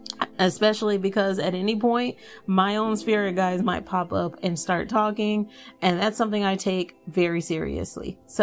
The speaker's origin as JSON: {"language": "English", "region": "Texas", "country": "United States", "tie": "born or raised there", "said": "being that I grew up in Texas."}